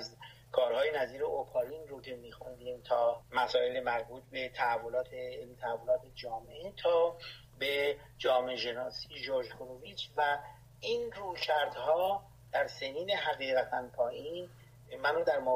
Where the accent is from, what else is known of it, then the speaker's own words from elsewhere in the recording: Tehran, Tehran Province, Iran; اگر بخوام به میلادی بگم 9 سپتامبر 1960. من متولد تهران هستم، بزرگ شده منطقه مختاری شاپور، به اصطلاح بچه شاپور هستم